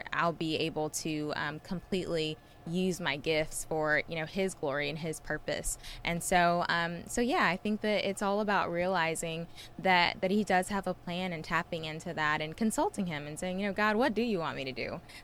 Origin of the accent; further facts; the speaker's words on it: Columbus, Mississippi, United States; I'm from Columbus, Mississippi. I was 16 years old.